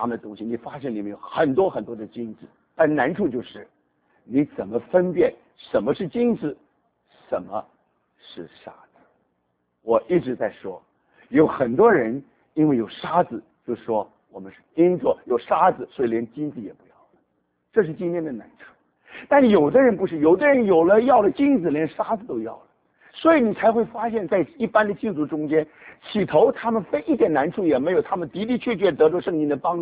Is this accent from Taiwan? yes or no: yes; Taiwan; now in United States; 那我刚刚到美国的时候，那因为我在台湾长大